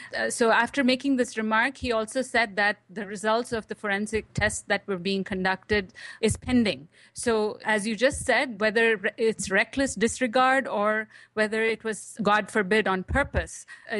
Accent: Tamil Nadu, India; It was institutionalized in 1981 in my home state of Tamil Nadu when I was growing up there and has since kind of swept across the nation.

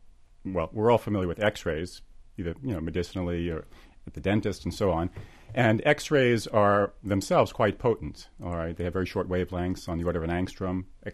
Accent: New York, United States; Do you want me to answer as a physicist, as a New Yorker, as a filmgoer?

